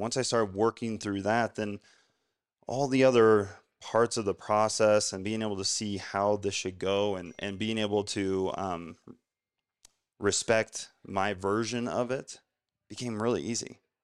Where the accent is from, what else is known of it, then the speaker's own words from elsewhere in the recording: Salina, Ohio, United States; my hometown of 10,000 people, Salina, Ohio, CrossFit Crave, shout out, you know, and they're still killing it in like this farm town.